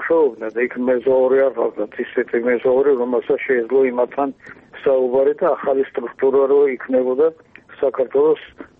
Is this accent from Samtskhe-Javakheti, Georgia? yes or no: no; Tbilisi, Georgia; born there; მაგრამ მე ხომ თბილისში დავიბადე ეგას.